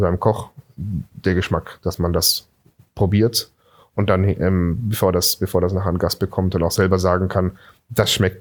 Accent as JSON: {"language": "German", "town": "Singen", "region": "Baden-Württemberg", "country": "Germany", "tie": "born or raised there", "said": "ich bin in Singen am Hohen Thiel zur Schule gegangen. Dort war das erste Maggi-Werk außerhalb von der Schweiz. Das heißt, ich bin mit Maggi-Suppe groß geworden."}